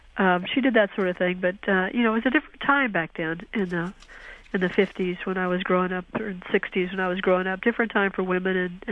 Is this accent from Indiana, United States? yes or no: no; Alabama, United States; Well, I just sort of had an ordinary childhood growing up in Alabama. I had three brothers and two sisters.